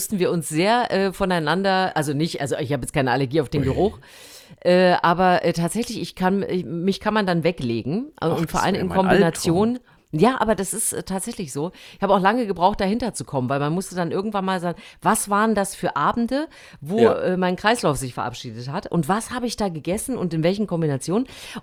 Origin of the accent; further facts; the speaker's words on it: Thuringia, Germany; so hieß das bei uns in Thüringen auch.